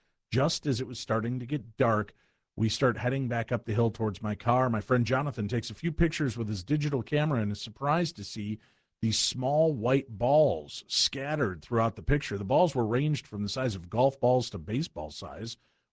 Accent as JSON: {"language": "English", "region": "Illinois", "country": "United States", "tie": "born or raised there", "said": "I grew up in Illinois. We had lightning bugs, right?"}